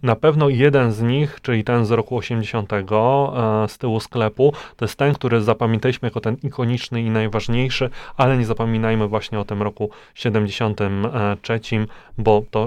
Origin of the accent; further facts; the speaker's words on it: Poznań, Greater Poland Voivodeship, Poland; now in Opole, Poland; Mieszkam w Opolu od ponad 6 lat, ale tak naprawdę jestem poznaniakiem.